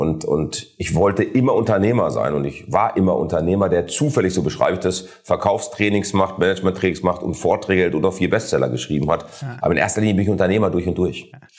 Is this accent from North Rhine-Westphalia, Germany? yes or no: yes; Essen, North Rhine-Westphalia, Germany; Ich bin halt ein Essener Junge. Ich bin in Essen geboren, aufgewachsen, später auf Schalke.